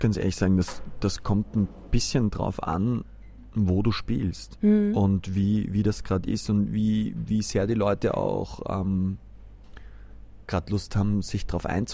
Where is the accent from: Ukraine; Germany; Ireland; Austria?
Austria; Ich kann Ski fahren, aber wenn ich jetzt als Österreicher sage, ich kann gut Ski fahren, dann würde ich die österreichischen Skifahrer beleidigen.